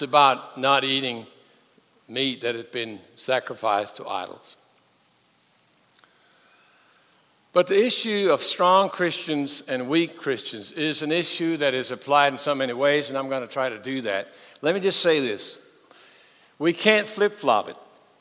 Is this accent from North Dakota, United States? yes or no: no; Texas, United States; We're from Texas. We know steaks, yes?